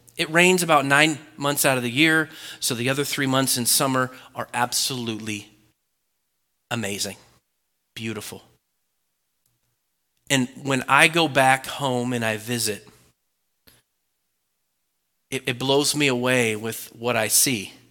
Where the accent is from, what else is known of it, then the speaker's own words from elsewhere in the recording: Oregon, United States; Now, I grew up in Oregon, born and raised.